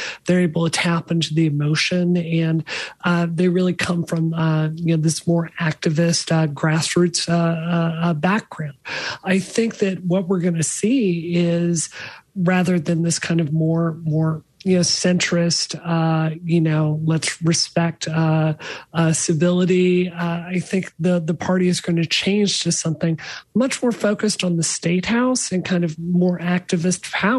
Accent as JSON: {"language": "English", "region": "Mississippi", "country": "United States", "tie": "born or raised there", "said": "my perspective on growing up in Mississippi is this."}